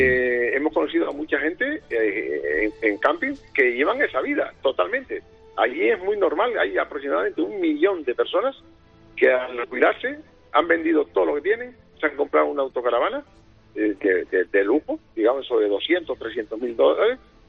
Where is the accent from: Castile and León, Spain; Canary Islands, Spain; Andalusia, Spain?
Canary Islands, Spain; nosotros somos canarios